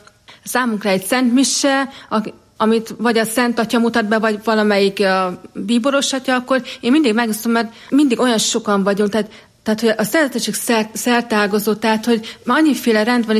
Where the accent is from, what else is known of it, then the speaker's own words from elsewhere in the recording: Jászárokszállás, Jász-Nagykun-Szolnok, Hungary; moved away; Igen, igen, tehát én jászárokszállásról származom, tehát egészen 2003-ban jöttem el jászárokszállásról, tehát tanulmányok, meg a rendbelépés véget is, úgyhogy de mindvégig ott éltem jászárokszálláson.